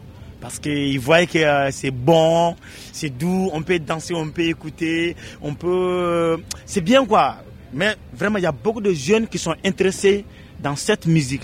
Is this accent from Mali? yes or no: yes; Mali; Je viens de Mali.